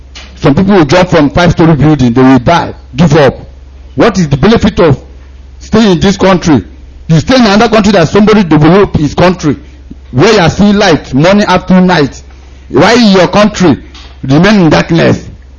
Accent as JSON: {"language": "English", "country": "Nigeria", "tie": "born or raised there", "said": "I'm a full Biafra, and I was born in Biafra land and brought up in Biafra land."}